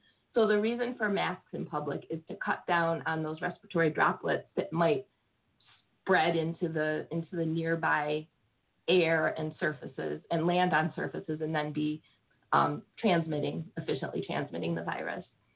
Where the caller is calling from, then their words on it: Rochester, New York, United States; So I'm calling from Rochester.